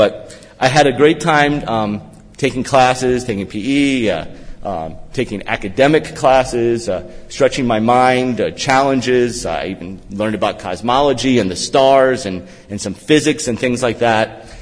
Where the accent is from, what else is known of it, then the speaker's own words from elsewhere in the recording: North Carolina, United States; I had come up with this term that I came up with growing up in North Carolina called Southern Reform.